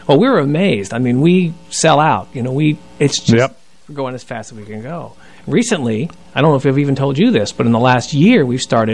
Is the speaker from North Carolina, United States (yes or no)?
yes; Greensboro, North Carolina, United States; also born or lived in Los Angeles; So my friend lived in Raleigh. I grew up in Greensboro. But Raleigh was a more happening town.